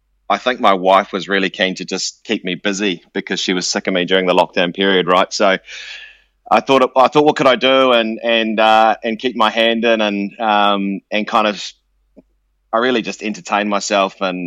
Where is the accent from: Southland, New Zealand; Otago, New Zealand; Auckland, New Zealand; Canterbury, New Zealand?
Otago, New Zealand; Dunedin; I think when I was growing up in Dunedin, Dad would take me to Carisbrook to watch Otago play, or the Highlanders, or the All Blacks